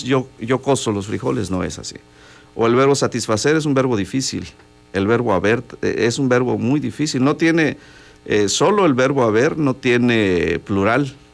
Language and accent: Spanish; Comitán, Chiapas, Mexico; Bueno, yo soy de Comitán